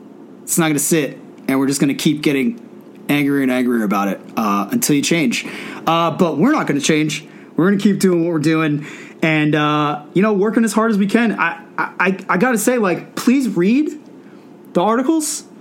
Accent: New England, United States; even though I'm kind of from the New England foresty kind of area

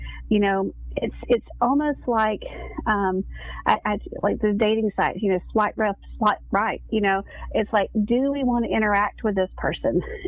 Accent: the South, United States; especially me, I was raised in the South and, you know, always grew up with a mom that's like, don't talk about yourself.

